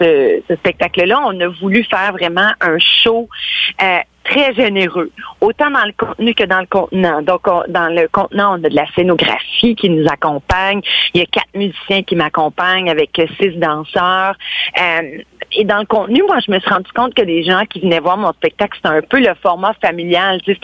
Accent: Ontario, Canada; qui moi-même je suis de l'Ontario.

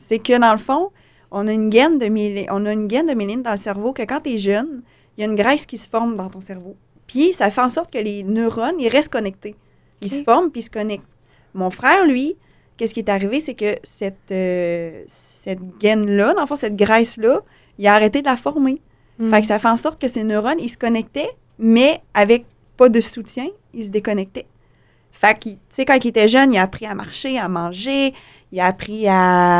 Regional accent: Saint-Gervais-de-Bellechasse, Quebec, Canada; Je viens de Saint-Gervais-de-Bellechasse, c'est dans le coin de Lévis.

